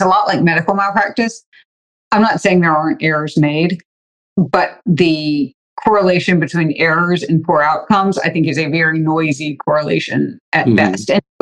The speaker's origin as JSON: {"language": "English", "region": "Louisiana", "country": "United States", "said": "And I'm from Louisiana."}